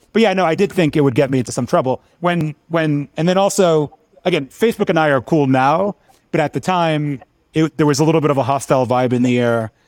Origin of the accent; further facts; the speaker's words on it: Florida, United States; In high school, I interned at the Miami Herald and the Fort Lauderdale Sun Sentinel. So I was raised in South Florida.